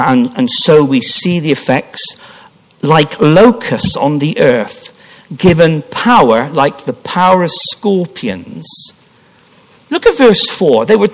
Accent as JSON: {"language": "English", "town": "Stroud", "region": "South West England", "country": "United Kingdom", "tie": "born or raised there", "said": "So when I grew up in Stroud"}